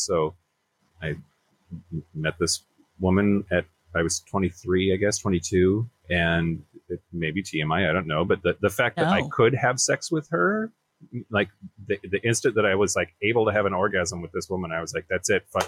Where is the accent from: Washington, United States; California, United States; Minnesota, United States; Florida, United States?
Washington, United States; I mean, I grew up in Eastern Washington. That's Trump country. It's very, very red. It's very conservative. It's very religious.